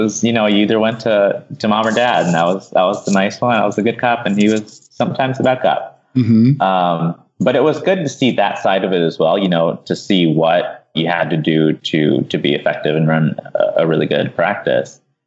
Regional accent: Tennessee, United States; also born or lived in Midwest; So I am originally from Tennessee, or grew up in Tennessee anyways. I moved there when I was like 5.

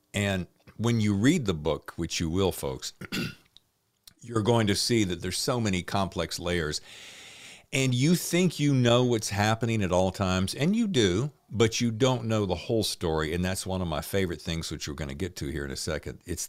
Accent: the South, United States; accent: Southern; I just realized my Southern accent's still here because of that adaptation.

